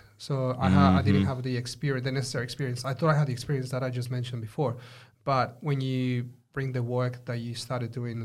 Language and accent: English; Mexico; so like you said, I come from Mexico, and I studied my degree back there.